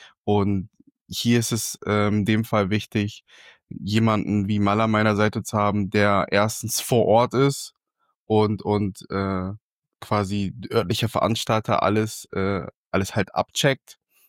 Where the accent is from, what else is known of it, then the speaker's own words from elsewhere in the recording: Hanover, Lower Saxony, Germany; Ich komme aus Hannover.